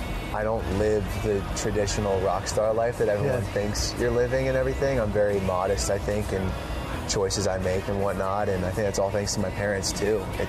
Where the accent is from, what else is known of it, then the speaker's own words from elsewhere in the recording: Hershey, Pennsylvania, United States; But I go back to my hometown at the end of my fall tour coming up in Hershey for the Giant Center in front of about 9,000-10,000 people.